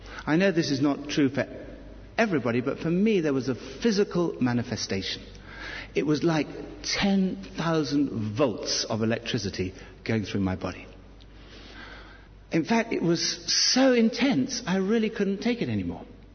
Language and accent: English; United Kingdom; Well, we're British. We don't even talk about